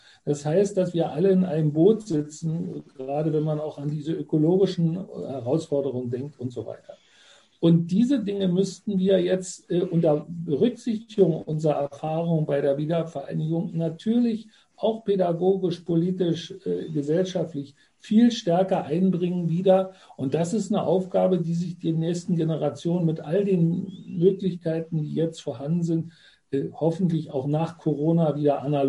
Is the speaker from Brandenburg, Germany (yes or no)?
yes; Wildenbruch, Brandenburg, Germany; Ja, ich komme natürlich auch aus Wildenbruch. Ich komme von Sdorf.